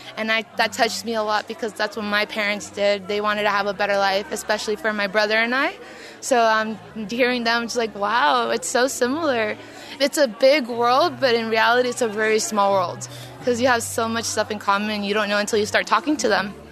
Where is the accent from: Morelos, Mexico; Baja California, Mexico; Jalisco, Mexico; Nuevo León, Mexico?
Morelos, Mexico; now in Italy; I was an immigrant myself until I became a resident 6 years ago, so I understand where they're coming from. So I'm originally from Morelos, which is 2 hours south of Mexico City.